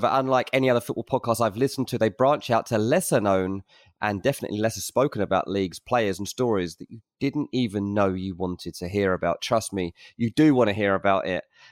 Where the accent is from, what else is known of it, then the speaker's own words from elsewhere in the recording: Ireland; I didn't like doing that, lads. I'm Irish.